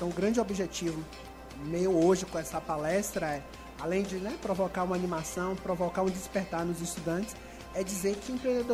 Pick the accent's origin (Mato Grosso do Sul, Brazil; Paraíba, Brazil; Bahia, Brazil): Bahia, Brazil; Salvador; eu sou de Salvador, né?